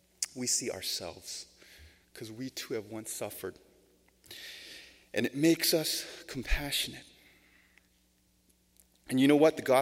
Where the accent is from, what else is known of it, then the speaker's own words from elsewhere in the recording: Sacramento, California, United States; Some of you know, I grew up in Sacramento, and I came down here for college.